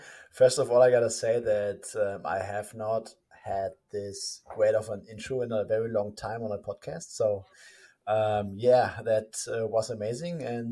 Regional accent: Germany; English is a second language; growing up in Germany, like everyone at some point becomes dedicated to soccer in some form.

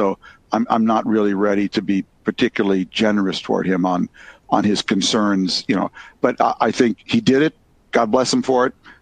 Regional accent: Minnesota, United States; my wife's from Iowa, I'm from Minnesota

